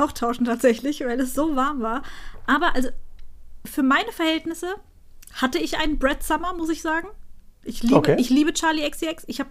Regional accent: Turkey; meine fucking Sonnenallergie, die ich als Türk, die ich als Türkin habe, schon immer hatte.

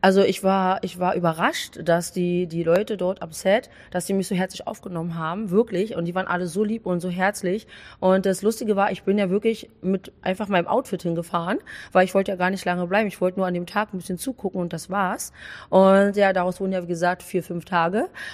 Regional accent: Berlin, Germany; moved away as an adult; now in Mallorca, Spain; Ich komme ursprünglich aus Berlin

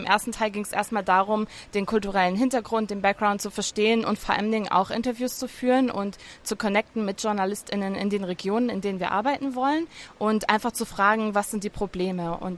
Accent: Germany; now in Lebanon; aber auch mich als Deutsche, die im Libanon lebt

